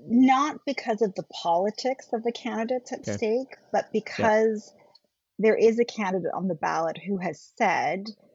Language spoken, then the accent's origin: English; India; born there; first language German; English is a second language; So I'm actually by birth, I'm half Indian, half German. I was born in India, and then, you know, spent, my first language is German